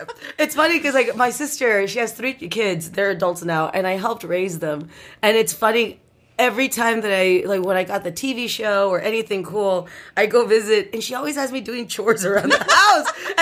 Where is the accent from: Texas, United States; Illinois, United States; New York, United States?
Texas, United States; San Juan; San Juan, Texas, next to McAllen, Texas.